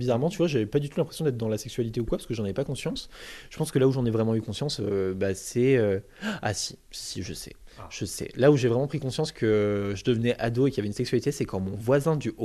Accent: Châtellerault, Nouvelle-Aquitaine, France; moi je viens de la petite bourgade de Châtellerault, j'ai actuellement 24 ans

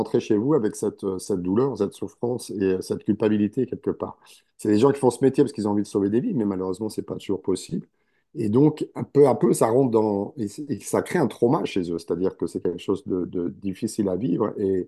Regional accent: France; now in New York, United States; Ben, comme je suis français

